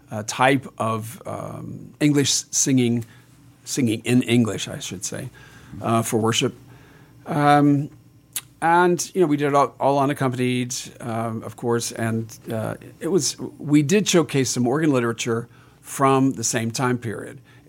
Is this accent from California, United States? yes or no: no; West Virginia, United States; moved away as an adult; Okay, I'm from West Virginia. That's not near Florida, by the way. When I graduated from high school, I wanted to leave West Virginia to see what the big world is like out there. I ended up going to Michigan and going to Michigan State.